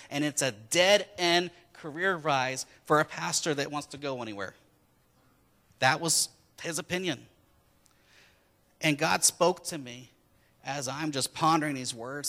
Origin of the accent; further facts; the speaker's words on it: Sun Prairie, Wisconsin, United States; I'm from Madison. Then they knew. And the first person I met who wanted to know who I was, and someone was introducing to him, and I said, oh, Sun Prairie, it's a suburb of Madison.